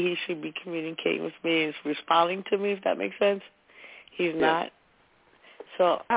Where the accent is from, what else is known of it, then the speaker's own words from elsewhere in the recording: New Jersey, United States; I'm from New Jersey.